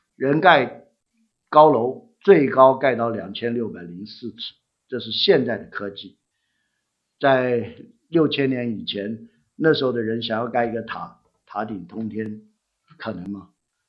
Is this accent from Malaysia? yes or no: no; United States; 我们美国人骂人有时候说